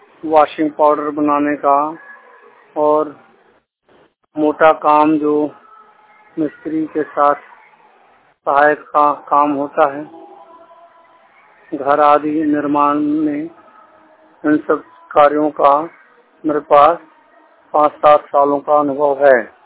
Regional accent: Kachhwa, Uttar Pradesh, India; पूर्ण रूप से दृष्टि बाधित व्यक्ति हूँ। नगर पंचायत कछवा जिला मिर्जापुर उत्तर प्रदेश का मूल निवासी हूँ।

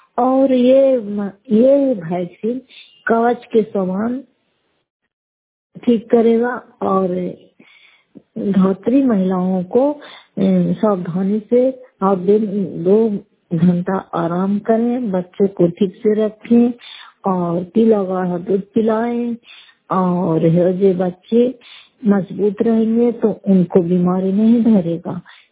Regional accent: Gatapur, Bihar, India; गातापुर पंचायत मकरौता जिला Nalanda karate block की निवासी हूँ

